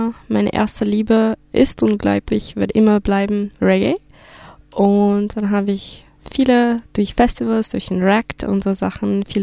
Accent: Sri Lanka; moved away as an adult; now in Germany; Sri Lanka ist auf jeden Fall meine Heimat. Ich habe meine 20er Jahre in Deutschland verbracht.

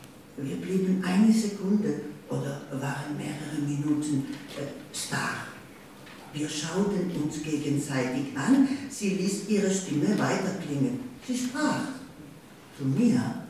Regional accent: Rome, Lazio, Italy; Ich bin in Rom aufgewachsen und ich kann heute sagen, ich bin viel in der Natur gewesen.

